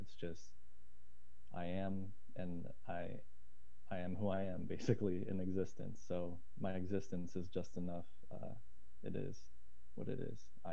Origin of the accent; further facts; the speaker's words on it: Las Vegas, Nevada, United States; And they grew up, or I grew up here in, or I was born in Las Vegas.